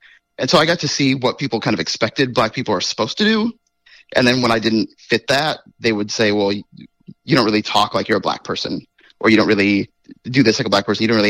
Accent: Michigan, United States; now in Chico, United States; Yeah, so I grew up in Michigan, and I moved to Chico. It'll be 2 years in August. So I grew up in rural Michigan, and I am mixed race, so my dad is black.

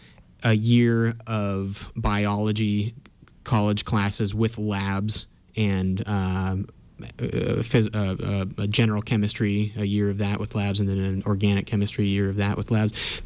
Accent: Durham, California, United States; also born or lived in Chico; I'm from here in Chico, California, and yeah, born here and raised in nearby town Durham, and kind of grown up here in Butte County.

